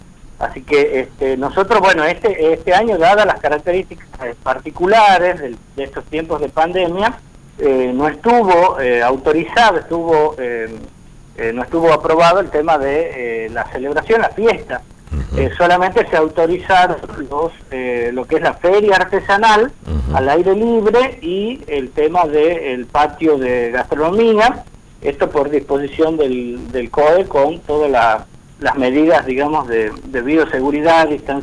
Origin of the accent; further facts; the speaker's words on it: Tucumán, Argentina; nosotros nos tenemos como tucumanos que enorgullecer de tener esta tierra ancestral